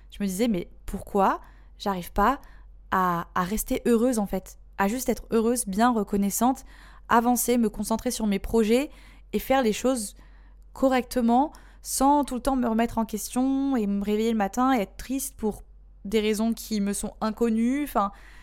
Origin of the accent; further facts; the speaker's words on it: Marseille, Provence-Alpes-Côte d'Azur, France; also born or lived in Indonesia; J'abuse, je suis marseillaise.